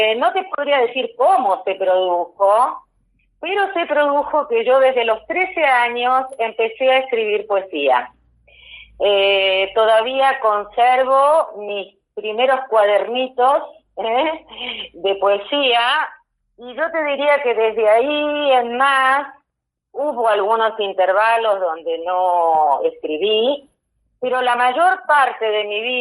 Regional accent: Argentina; moved away as an adult; now in Madrid, Spain; yo soy argentina, como tú dices, nací en la Argentina, pero hace más de 40 años que vivo aquí, fui exiliada, de la dictadura militar, así que llegué muy joven a España, a Madrid, siempre Madrid, desde los 24 años

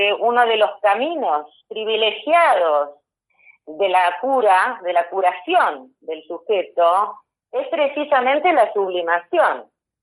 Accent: Argentina; moved away as an adult; now in Madrid, Spain; yo soy argentina, como tú dices, nací en la Argentina, pero hace más de 40 años que vivo aquí, fui exiliada, de la dictadura militar, así que llegué muy joven a España, a Madrid, siempre Madrid, desde los 24 años

